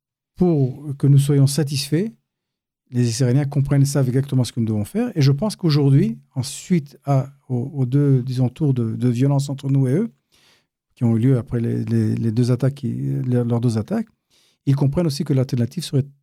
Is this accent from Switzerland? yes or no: no; Thiers, Auvergne-Rhône-Alpes, France; also born or lived in Paris; Je suis né à Paris, dans Paris 13e, et j'ai grandi à Thiers.